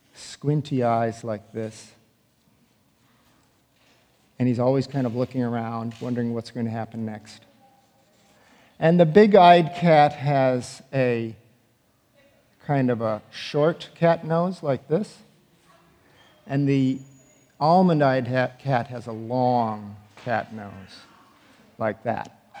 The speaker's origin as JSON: {"language": "English", "town": "Chicago", "region": "Illinois", "country": "United States", "tie": "born or raised there", "lives_now": "New York City, United States", "said": "Who thinks I grew up in London? I grew up in Chicago."}